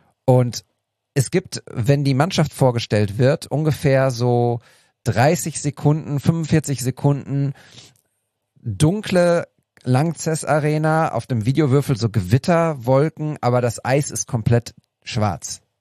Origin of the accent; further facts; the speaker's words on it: North Rhine-Westphalia, Germany; wir sind in der Nähe von Münster aufgewachsen